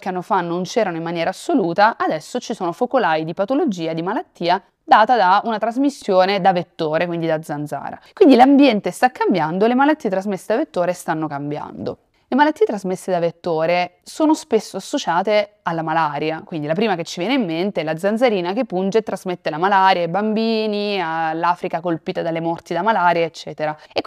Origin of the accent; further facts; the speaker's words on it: Vernole, Apulia, Italy; now in Bologna, Italy; ho 31 anni, sono nata e cresciuta a Vernole, un piccolo paesino in provincia di Lecce, quindi sud della Puglia, ma vivo a Bologna ormai da 12 anni.